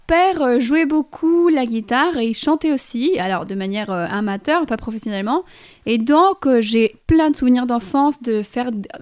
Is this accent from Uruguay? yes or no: yes; Montevideo, Uruguay; French is a second language; j'ai grandi donc avec ma mamie. Enfin, c'est-à-dire, je vivais chez ma mamie, en face de la mer à Montevideo, Uruguay, parce que je viens d'Uruguay. Et donc, c'était une très belle maison en face de la mer.